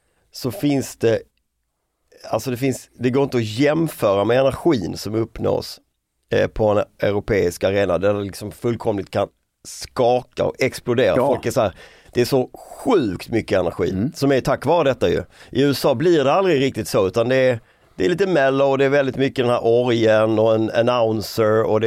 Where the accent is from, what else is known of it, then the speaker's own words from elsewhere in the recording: Malmö, Skåne, Sweden; men jag kommer från Malmö och håller på.